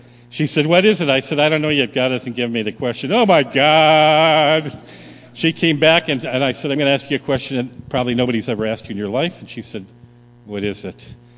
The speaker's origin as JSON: {"language": "English", "town": "Ironwood", "region": "Michigan", "country": "United States", "tie": "born or raised there", "said": "when I grew up in Ironwood"}